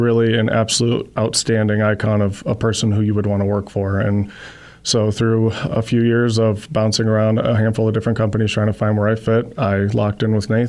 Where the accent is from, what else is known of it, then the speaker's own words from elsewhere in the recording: Tupelo, Mississippi, United States; also born or lived in Alabama / Kenosha, Wisconsin; I was born in Tupelo, Mississippi, and I spent a good portion of my younger years between Mississippi and Alabama area. As I grew up, we ended up in Kenosha, Wisconsin, of all places.